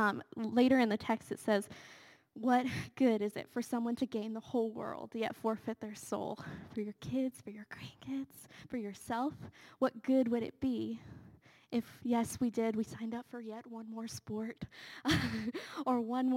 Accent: Pittsburgh, Pennsylvania, United States; We're both from Pittsburgh. We love Pittsburgh.

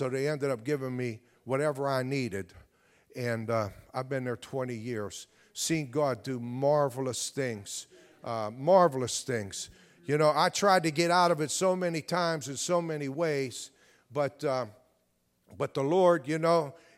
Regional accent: Aliquippa, Pennsylvania, United States; I grew up in a predominantly African-American section of town in Aliquippa.

